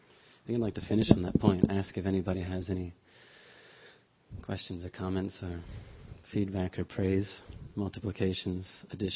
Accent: United States; born there; I came from a pretty good family. I was born in America.

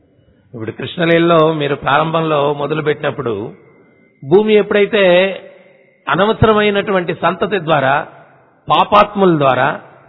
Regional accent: Nellore, Andhra Pradesh, India; also born or lived in Bangalore; నేను నెల్లూరు నుంచి బెంగళూరు వెళ్ళడానికి ఒక 22 సంవత్సరాల కిందట నెల్లూరులో చాలా వేడిగా ఉండేది.

